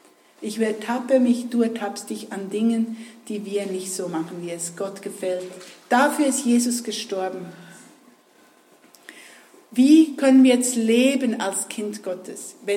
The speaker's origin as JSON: {"language": "German", "region": "Bern", "country": "Switzerland", "said": "wenn man bei uns im Berner Oberland gesagt hat, in den Ausgang gegangen"}